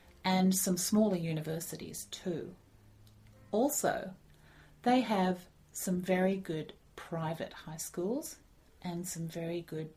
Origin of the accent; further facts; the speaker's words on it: Melbourne, Victoria, Australia; No, I'm not from Sydney. Actually, I'm from Melbourne.